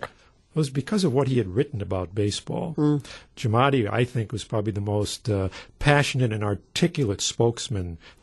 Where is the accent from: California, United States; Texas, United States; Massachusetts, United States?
Massachusetts, United States; Chicopee; So he taught at Mount Holyoke College in South Hadley, Mass. And I grew up in Chicopee, which is 3 miles away.